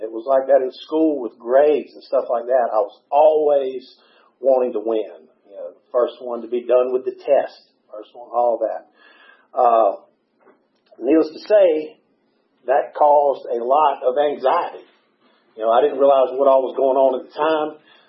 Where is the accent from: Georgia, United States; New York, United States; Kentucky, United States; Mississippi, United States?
Georgia, United States; Eatonton; So I grew up in Eatonton, Georgia, which is Putnam County, not too far down the road, a little small town, not a whole lot going on.